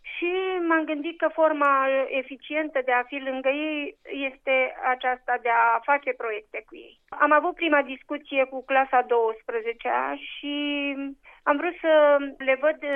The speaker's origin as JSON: {"language": "Romanian", "country": "Romania", "tie": "born there", "said": "locului în care m-am născut, în Carpații de Curbură, într-o școală care poartă numele marelui istoric Constantin Giurescu."}